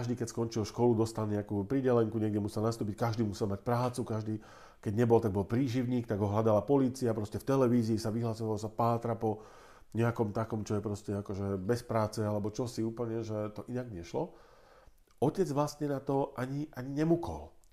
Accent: Bratislava, Bratislava Region, Slovakia; Aj keď teda pochádzam zo sídliska v Bratislave, kde som sa narodil relatívne v hlbokom socializme

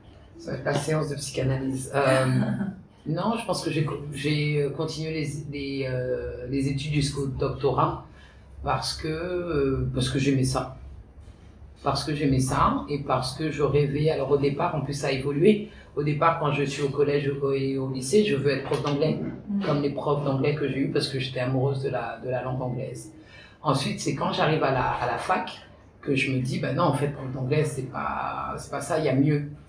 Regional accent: Le Kremlin-Bicêtre, Île-de-France, France; J'ai grandi au Crémin-Bicêtre, dans la banlieue sud parisienne.

